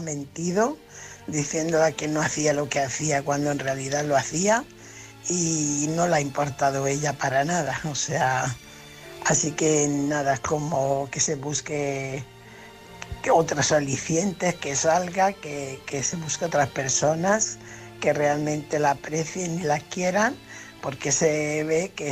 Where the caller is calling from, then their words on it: Fuenlabrada, Community of Madrid, Spain; corresponsal de Fuenlabrada.